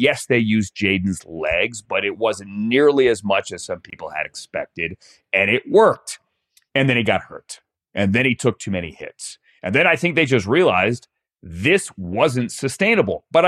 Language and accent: English; Washington, District of Columbia, United States; Washington, by the way, is my hometown